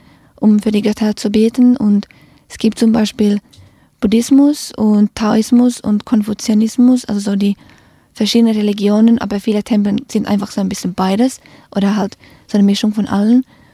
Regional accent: Finland; now in Germany; ich glaube in Deutschland und in meiner Heimat in Finnland sind die Leute halt ein bisschen mehr zurückhaltend

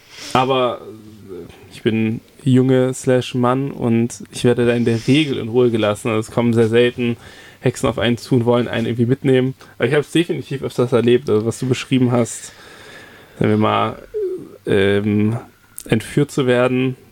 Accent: Sindelfingen, Baden-Württemberg, Germany; Also ich komme ursprünglich, komme ich gar nicht aus Tübingen. Fun Fact über mich, sondern ich komme aus Sindelfingen

